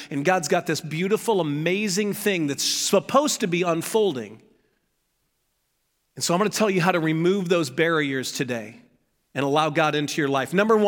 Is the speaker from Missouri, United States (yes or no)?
yes; St. Louis, Missouri, United States; I was raised in St. Louis, which is close enough to the South that everything was fried, right?